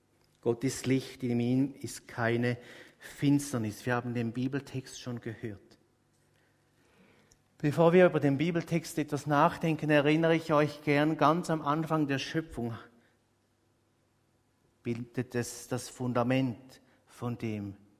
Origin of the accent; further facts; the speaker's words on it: Switzerland; Bei uns in der Schweiz ist das nicht ganz so klar.